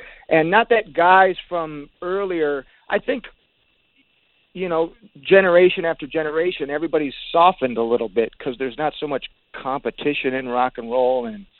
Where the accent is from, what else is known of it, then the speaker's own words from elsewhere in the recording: Detroit, Michigan, United States; I'm from Detroit. I started playing. My dad is a musician, and I started very early playing in his band.